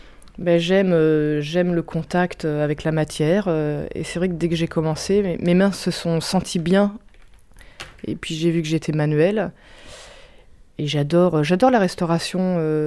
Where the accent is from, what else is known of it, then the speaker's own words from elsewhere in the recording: Caen, Normandy, France; Et vu que je suis normande, j'habitais à Caen.